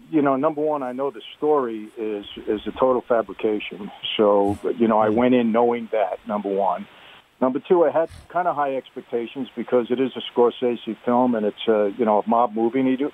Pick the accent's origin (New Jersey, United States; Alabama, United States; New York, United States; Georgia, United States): New York, United States; Brooklyn; I grew up in Brooklyn and certainly, you know, spent a lot of time in Queens, Manhattan, all around that area.